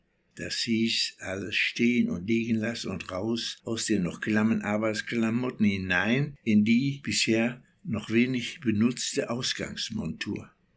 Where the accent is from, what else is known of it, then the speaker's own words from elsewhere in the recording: Mülheim, North Rhine-Westphalia, Germany; born there; Ich bin 94 Jahre alt, in Mülheim geboren.